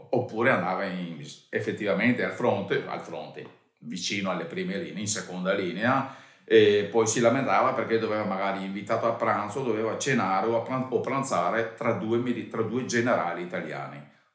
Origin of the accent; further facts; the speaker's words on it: Calvene, Veneto, Italy; ho una foto anche del mio paese, di Calvene, del paese d'origine